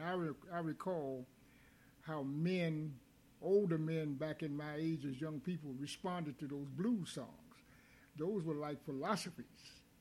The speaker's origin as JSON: {"language": "English", "town": "Durham", "region": "North Carolina", "country": "United States", "said": "we both you and I came from Durham, North Carolina, and those folks there, those elders there, they did not believe that."}